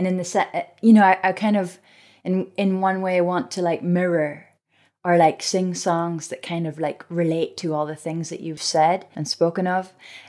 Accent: Scotland, United Kingdom; So I, as a Scot, would say Samani.

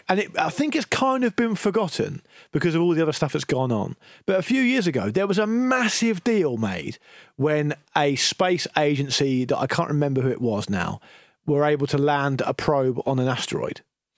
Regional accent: United Kingdom; because that's not our place as British people.

